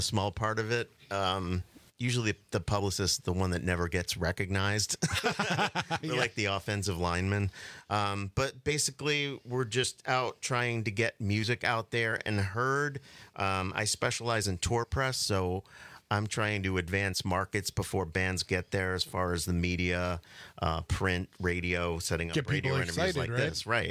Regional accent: Long Island, New York, United States; I grew up in on Long Island, New York, which is why I've got the Giants hat on.

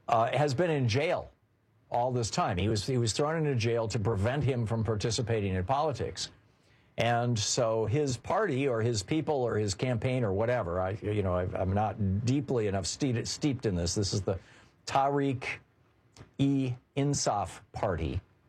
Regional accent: Michigan, United States; I grew up in Michigan. I've always supported the Detroit Lions and the Detroit Tigers, the football and baseball teams.

